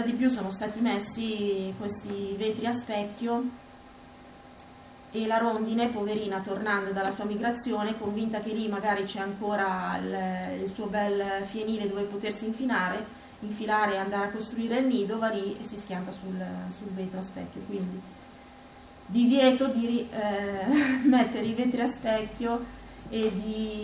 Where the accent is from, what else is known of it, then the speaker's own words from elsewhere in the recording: Villa Cortese, Lombardy, Italy; io sono di Villa Cortese